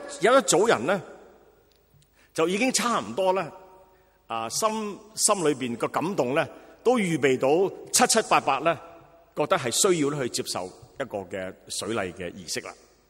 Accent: Guangdong, China; 我连同他我们广东人说同连他男孩呢，我都没资格的

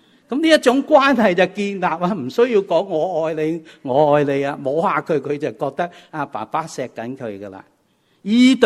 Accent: Fujian, China; 因为细个嘅时候，我哋喺福建农村长大，每一晚咧阿嫲会带我哋上天台家庭崇拜

